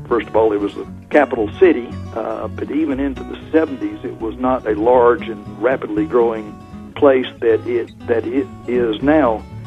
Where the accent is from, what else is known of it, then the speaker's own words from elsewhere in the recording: Greensboro, North Carolina, United States; Mindful of what happened back in my boyhood days, I grew up in Greensboro